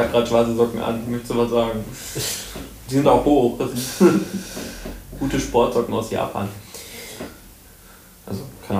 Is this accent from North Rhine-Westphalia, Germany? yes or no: yes; Düsseldorf, North Rhine-Westphalia, Germany; ich komme ja aus der Düsseldorf-Area.